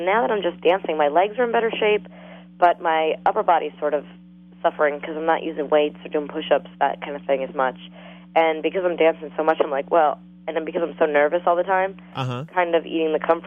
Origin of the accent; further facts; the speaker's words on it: Long Island, New York, United States; now in Los Angeles, United States; Long Island.